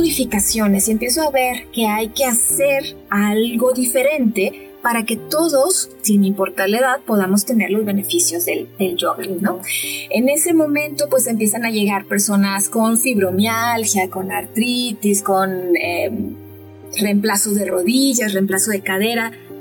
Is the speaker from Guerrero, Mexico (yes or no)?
no; Monterrey, Nuevo León, Mexico; Yo vengo de Monterrey, y entonces había una o dos escuelas